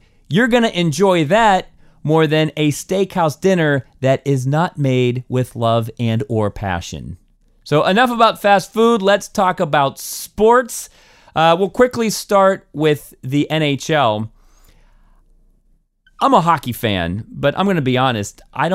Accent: Pittsburgh, Pennsylvania, United States; And because I'm from Pittsburgh, the 10-minute sports podcast always has to have a Pittsburgh slant.

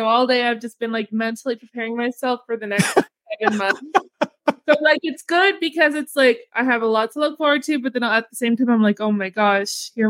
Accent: Arlington, Texas, United States; moved away as an adult; now in Las Vegas, United States; I'm from Arlington. I grew up in Arlington. I just moved to Las Vegas. This will be 6 years this year.

